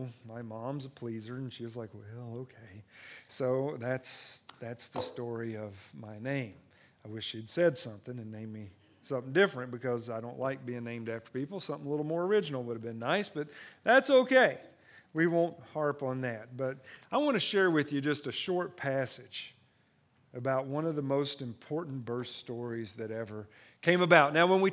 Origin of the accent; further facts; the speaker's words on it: Danville, Kentucky, United States; born there; See, when I was born in Danville, Kentucky on May 30th, 1969